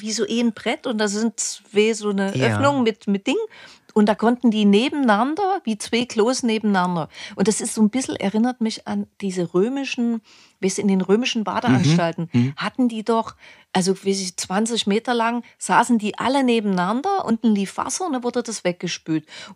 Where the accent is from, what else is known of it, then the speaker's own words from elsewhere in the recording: Dresden, Saxony, Germany; moved away; Ich bin mein ganzes Leben in Dresden geboren.